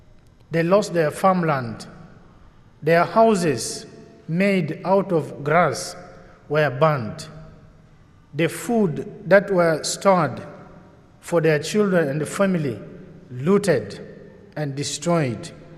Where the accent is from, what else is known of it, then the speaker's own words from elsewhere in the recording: Yambio, Western Equatoria, South Sudan; I come from the Catholic Diocese of Tombora Yambio in South Sudan.